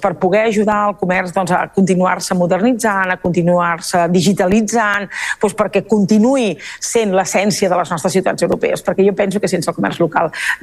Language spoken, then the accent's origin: Catalan; Barcelona, Catalonia, Spain; Jo com a catalana i com a barcelonina